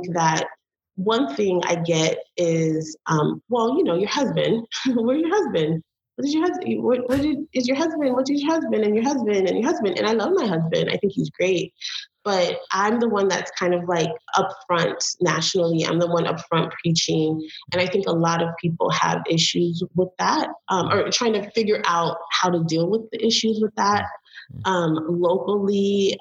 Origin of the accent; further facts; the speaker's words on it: Belize; But when they hear I'm from Belize, then it's like, oh my gosh, I went on a cruise and I ate this stuff.